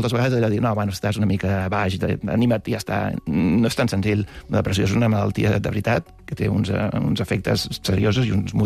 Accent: Blanes, Catalonia, Spain; now in United Kingdom; Ahir fèiem la processó al meu poble, Blanes

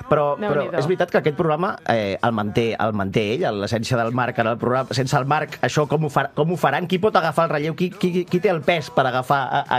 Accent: Barcelona, Catalonia, Spain; com a barceloní, que ho he viscut en aquesta ciutat tota la meva vida, ara ja no, malauradament

